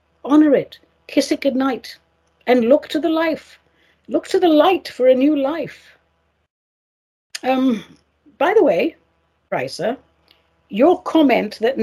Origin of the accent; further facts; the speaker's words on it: London, United Kingdom; moved away as an adult; also born or lived in Cyprus; now in United States; I was born in Cyprus. I lived the first 30 years of my life in the UK because I'm a London girl, innit? And now I'm a citizen of the United States